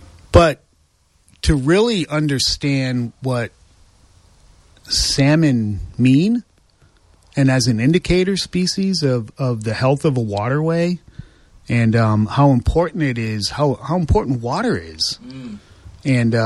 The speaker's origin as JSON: {"language": "English", "region": "East Coast", "country": "United States", "tie": "born or raised there", "said": "But you know, I grew up on the East Coast, and the salmon were already long gone from the rivers by then."}